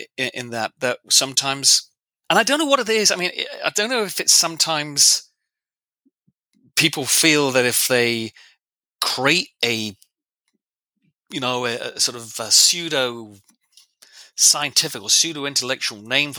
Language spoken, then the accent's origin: English; England, United Kingdom; You know, I'm English. I'm British. We are so polite.